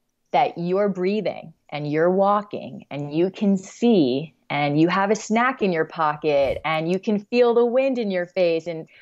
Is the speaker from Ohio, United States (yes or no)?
no; Florida, United States; I didn't realize I'm from Florida originally. So everything's flat.